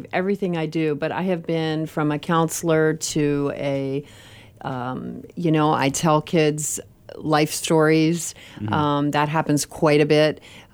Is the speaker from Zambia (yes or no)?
no; Canada; moved away as an adult; now in United States; When I started college, I came from Canada, went to the United States, didn't know really what I wanted to do.